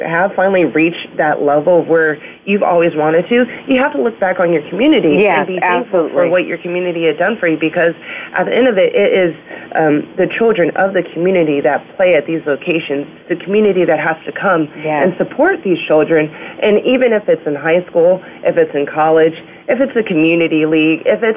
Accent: San Diego, California, United States; I'm from San Diego, and out there we're huge Charger fans.

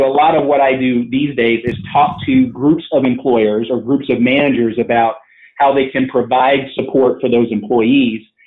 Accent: Washington, United States; So in my home state of Washington

